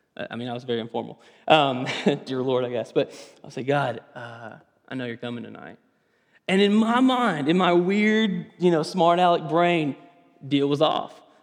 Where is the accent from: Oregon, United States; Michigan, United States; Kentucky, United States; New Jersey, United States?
Kentucky, United States; I want to take you back real quick to my childhood. I grew up in Western Kentucky, and we had an elder named Lewis.